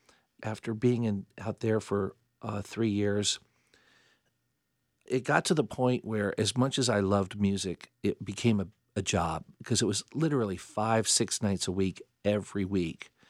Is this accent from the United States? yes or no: yes; Fayetteville, North Carolina, United States; now in Charlotte, United States; I grew up in Fayetteville, and my dad retired from Fort Bragg, and I have Yankee parents who just fell in love with the South, and so I was there until high school ended and moved to Charlotte 35 years ago.